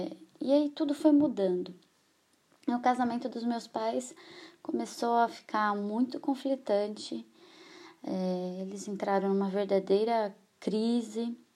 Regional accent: Valinhos, São Paulo, Brazil; tenho 27 anos, sou daqui da cidade de Valinhos, pertenço à Igreja Batista das Nações.

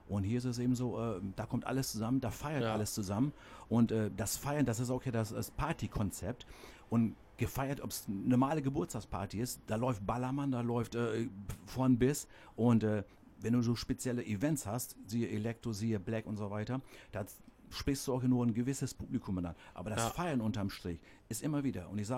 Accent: Ostrauderfehn, Lower Saxony, Germany; Also gebürtig komme ich aus Ostrauderfehn.

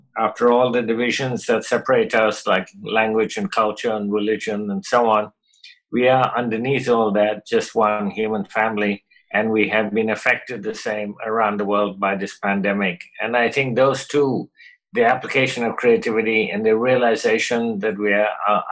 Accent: Kolkata, West Bengal, India; growing up in Calcutta, where there was a great deal of poverty at that time

